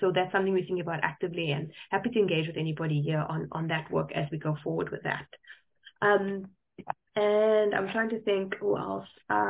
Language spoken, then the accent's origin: English; Cape Town, Western Cape, South Africa; I'm from Cape Town, I'm in Cape Town now